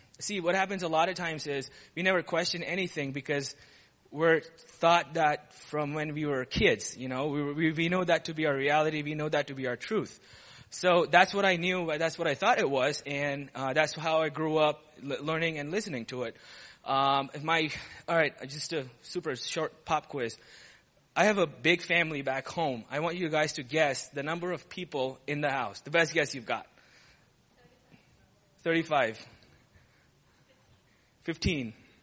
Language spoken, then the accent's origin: English; Saudi Arabia; also born or lived in India; I was born in India. I spent about 8 months in India, and then my dad got transferred to Saudi Arabia, and that's where I spent about 16 years of my life, and that's where I grew up